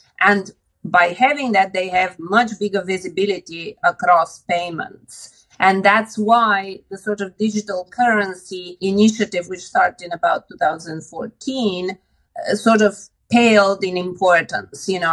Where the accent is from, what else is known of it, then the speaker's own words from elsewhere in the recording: Bulgaria; And bear in mind that I grew up in communism. I was born in Bulgaria when it was communist.